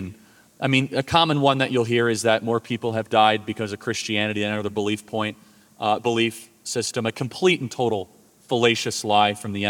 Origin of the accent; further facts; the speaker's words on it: Chicago, Illinois, United States; So I grew up in Chicago, which is, you know, the fun thing about being from Illinois